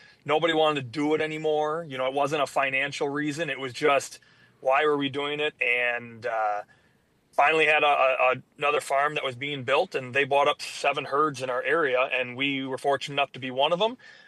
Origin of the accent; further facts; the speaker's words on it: Wisconsin, United States; He was from Illinois, we're from Wisconsin.